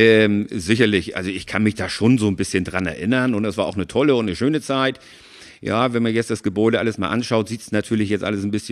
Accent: Schwarzenbek, Schleswig-Holstein, Germany; also born or lived in Hamburg; Ich bin in Hamburg geboren, bin aber in Schwarzenbeek groß geworden mit einer kurzen Ausnahme. Meine Eltern sind damals nach Sams gezogen.

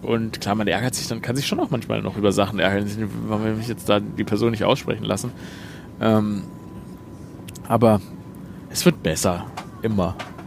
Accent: Stuttgart, Baden-Württemberg, Germany; ich bin quasi aufgewachsen in Stuttgart über der Bäckerei Frank. Das ist so eine, ja, also eine alte Bäckerei, gibt es heute noch, eine Brezelbäckerei auch, eine schwäbische Brezelbäckerei. Wir haben genau drüber gewohnt.

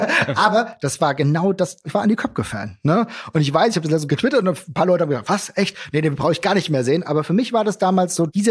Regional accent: Gelnhausen, Hesse, Germany

